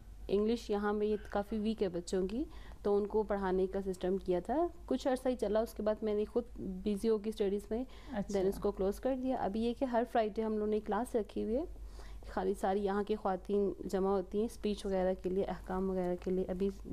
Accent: Islamabad, Islamabad Capital Territory, Pakistan; moved away as an adult; now in Iran; اور میں پاکستان میں سے اسلام آباد سے تعلق رکھتی ہوں. وہاں سے میں نے انٹر کمپیوٹر سائنس کی ہے اور اس کے بعد شادی کے بعد ایران آ گئی ہوں.

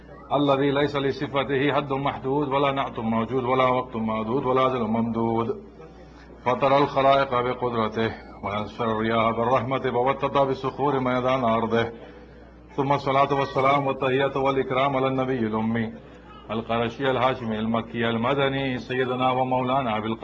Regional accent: New Jersey, United States; I'm his cousin from New Jersey, and I'm Maulana's younger son-in-law.

